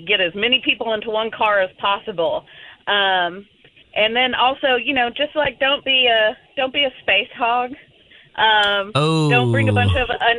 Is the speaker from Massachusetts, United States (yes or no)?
no; Georgia, United States; And so they were from Ohio. We're from Georgia.